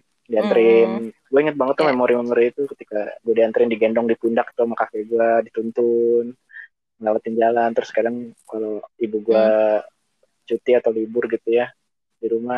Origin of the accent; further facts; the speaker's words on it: Bekasi, West Java, Indonesia; also born or lived in Bogor; gue lahir di Bogor. Akhirnya gue pindah ke Bekasi. Nah, dari Bekasi itu gue dari sebelum TK itu, gue pokoknya di Bekasi itu dari umur 2 tahun deh. 2 tahun sampai 18, 16 baru pindah ke Bogor. Gitu. Sekarang gue tinggal di Bogor.